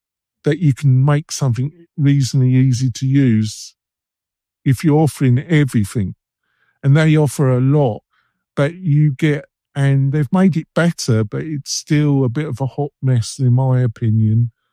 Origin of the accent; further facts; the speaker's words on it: England, United Kingdom; and I'm English, so I need to brighten myself up